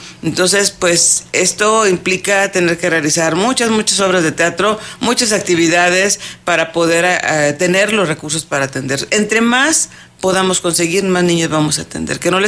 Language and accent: Spanish; Mexico; Porque pues como mexicanos nos gusta el contacto con la familia